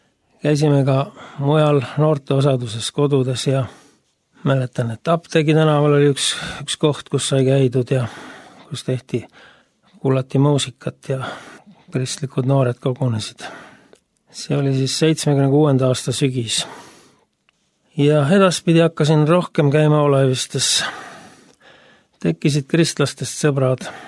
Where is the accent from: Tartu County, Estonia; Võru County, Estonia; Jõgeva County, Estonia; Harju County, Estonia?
Tartu County, Estonia; Tartu; Olen sündinud ja kasvanud Tartus.